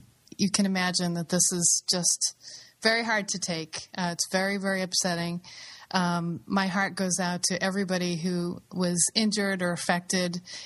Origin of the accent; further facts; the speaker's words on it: Boston, Massachusetts, United States; both you and I grew up in the Boston area, and I know I grew up going to the Boston Marathon